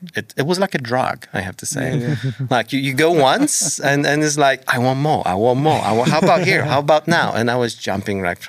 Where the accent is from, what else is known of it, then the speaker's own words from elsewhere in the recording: Poland; English is a second language; also born or lived in Australia; now in Canada; Because I'm from Poland. She grew up in New Zealand. We met in Australia, and therefore we live in Canada.